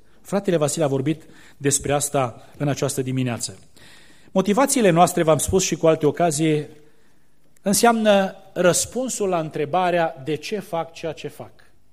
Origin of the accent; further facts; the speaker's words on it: Romania; born there; ne-am născut în România, care zicem e o țară creștină, nu?